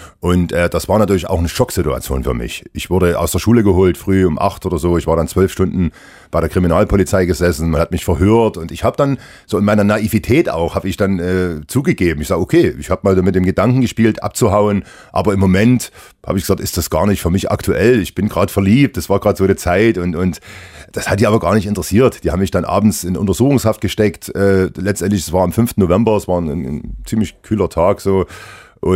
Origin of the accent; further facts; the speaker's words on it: East Germany, Germany; Ich bin ja in der DDR aufgewachsen. So, dann kriegt man ja die Unfreiheit schon so ein bisschen in die Wiege gelegt, würde ich sagen, weil wir waren 10 Kilometer von der Grenze entfernt.